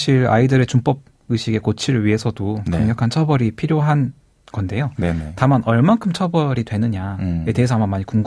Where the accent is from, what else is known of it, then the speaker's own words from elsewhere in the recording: Jeju, South Korea; 어린 시절을 제주에서 보냈고 또 지금도 또 가족들이 제주에 살고 있기 때문에